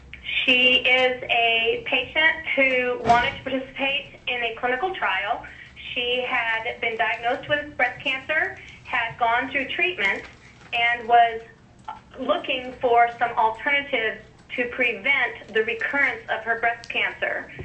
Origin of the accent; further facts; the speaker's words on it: Fairbanks, Alaska, United States; I was born and raised here in Fairbanks